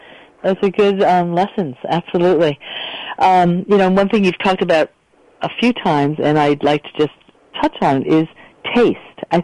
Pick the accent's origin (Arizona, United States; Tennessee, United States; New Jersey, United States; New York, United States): New York, United States; on Long Island. I never had a fresh vegetable in my house other than iceberg lettuce